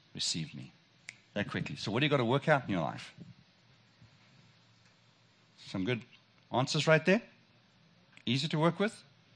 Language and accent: English; South Africa; if you haven't recognized my accent, I'm from South Africa.